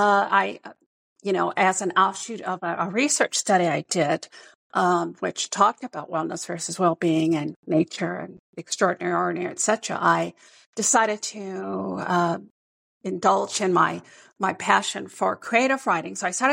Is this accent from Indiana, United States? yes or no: yes; Indiana, United States; moved away as an adult; also born or lived in British Columbia; I was born and raised in Indiana, and actually I'm a dual citizen. I'm a Canadian and a U.S. citizen. Lived here until my early 20s, and then found my way actually to Western Canada, the beautiful province of British Columbia